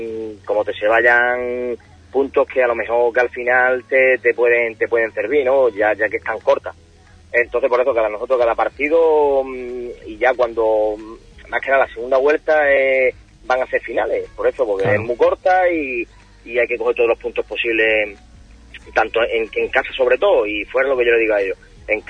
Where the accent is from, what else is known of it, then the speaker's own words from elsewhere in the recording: Valverde del Camino, Andalusia, Spain; yo vengo de aquí de Valverde y estuve